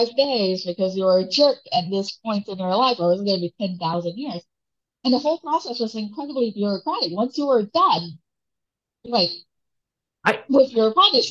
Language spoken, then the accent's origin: English; Malaysia; But growing up in Malaysia, you knew legends from Indian culture, from Malay culture, from indigenous culture, Chinese culture, all the little things and the supernatural stuff.